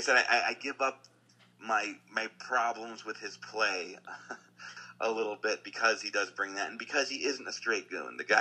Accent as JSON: {"language": "English", "region": "Pennsylvania", "country": "United States", "said": "I watch football very sparingly because I'm from Western PA, so it's the rules."}